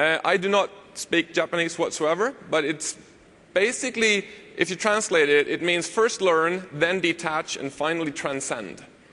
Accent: Sweden; English is a second language; As I said, I'm also from Sweden, so if you've got issues understanding what I'm saying, tough.

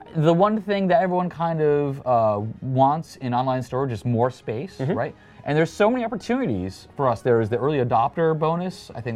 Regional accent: East Coast, United States; I've been a lifelong fan of the Denver Broncos, even though I'm from the East Coast.

